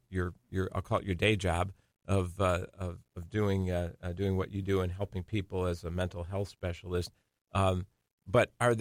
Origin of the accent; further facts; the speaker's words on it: Racine, Wisconsin, United States; as someone who I grew up in the Racine area. We're both Park Panthers, by the way